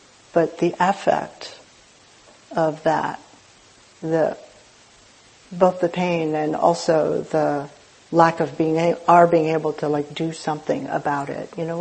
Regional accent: Berkeley, California, United States; And I grew up in Berkeley, just so, you know. I mean, it's not like I grew up in Arkansas or something like

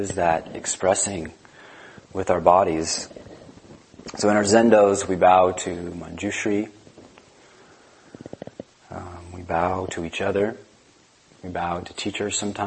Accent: California, United States; born there; I was born in Southern California, so it's good to be back.

